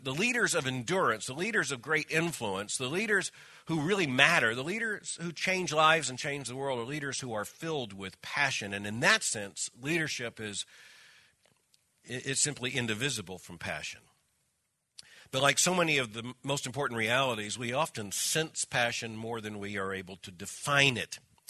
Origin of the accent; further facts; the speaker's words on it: Florida, United States; I grew up in South Florida.